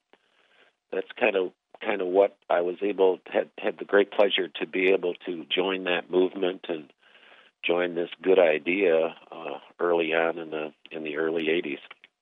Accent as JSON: {"language": "English", "town": "Flint", "region": "Michigan", "country": "United States", "tie": "born or raised there", "said": "I grew up in Flint, so I'm used to the 30 and out sort of process, being growing up in the good old blue-collar world of Flint."}